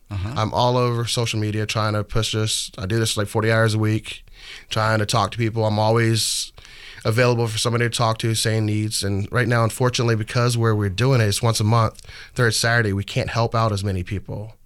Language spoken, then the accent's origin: English; Virginia Beach, Virginia, United States; now in Portland, United States; Well, I'm from Virginia Beach, Virginia. I moved out here in 2002, October 2002. I got tired of the East Coast and wanted to come to the West Coast